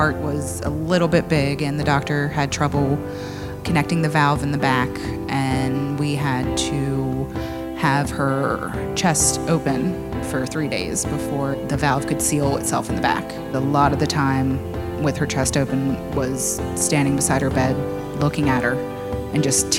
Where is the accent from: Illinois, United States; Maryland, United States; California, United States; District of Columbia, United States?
Maryland, United States; Hagerstown; I am from Hagerstown, Maryland.